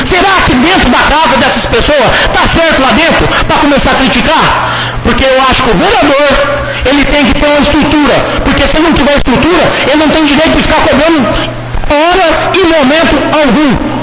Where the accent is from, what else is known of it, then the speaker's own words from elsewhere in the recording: Jataizinho, Paraná, Brazil; Eu nasci em Jatezinho, estou crescendo em Jatezinho, sou político aqui em Jatezinho. Eu tenho que preservar minha cidade onde que eu moro.